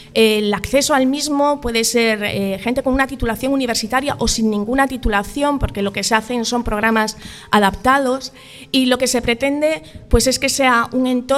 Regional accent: Caldas de Reis, Galicia, Spain; Para mí es un placer estar hoy aquí en Caldas, en mi tierra

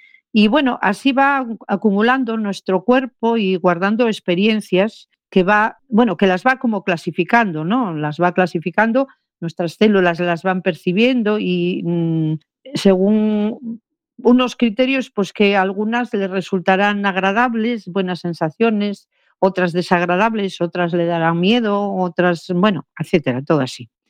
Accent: Arganza, Castile and León, Spain; Hoy estoy en el Bierzo, en un pueblo Bierzo. En Arganza. Sí, mi pueblo.

